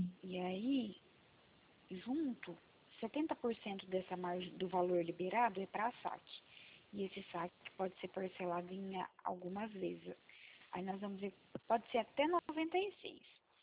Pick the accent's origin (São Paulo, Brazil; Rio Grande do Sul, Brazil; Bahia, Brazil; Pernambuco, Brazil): São Paulo, Brazil; Araçatuba; De Araçatuba, São Paulo.